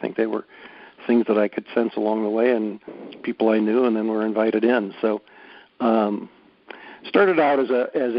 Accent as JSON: {"language": "English", "town": "St. Louis", "region": "Missouri", "country": "United States", "tie": "born there", "said": "I was born in St. Louis and moved around a bit as a kid to parents who were wonderful, and we were not remarkable."}